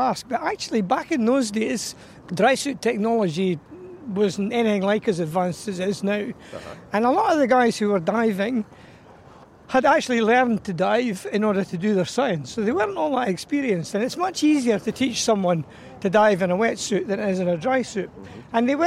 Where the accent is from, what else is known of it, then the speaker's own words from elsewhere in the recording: Dunfermline, Scotland, United Kingdom; I come from Dunfermline in Fife. That's where I was born and bred, and I lived there till I went to university. Went to university in Stirling